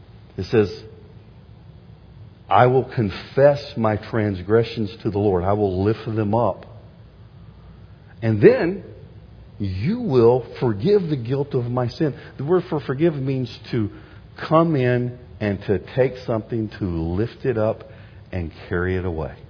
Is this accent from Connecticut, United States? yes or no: no; Florida, United States; dude, I grew up in Florida.